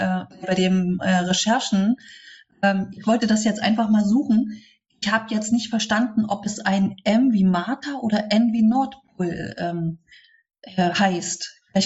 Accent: Leipzig, Saxony, Germany; in Leipzig, wo ich herkomme

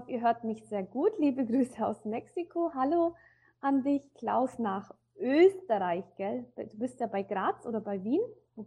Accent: Bavaria, Germany; born there; Ich bin geboren im Allgäu. Ich bin deutsch, halb Sri Lankanerin. Also mein Papa ist Sudetendeutscher, meine Mama ist Sri Lankanerin.

